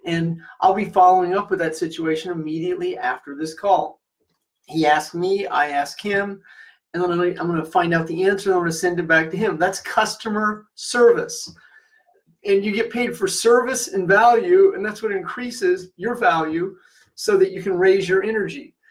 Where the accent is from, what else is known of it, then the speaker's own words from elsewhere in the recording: Midwest, United States; I'm originally from the Midwest.